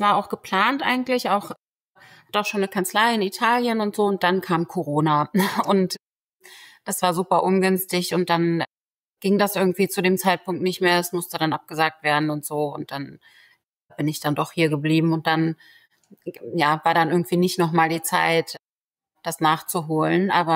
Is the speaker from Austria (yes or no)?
no; Turkey; first language Turkish; Ne? Wir haben zu Hause immer Türkisch gesprochen.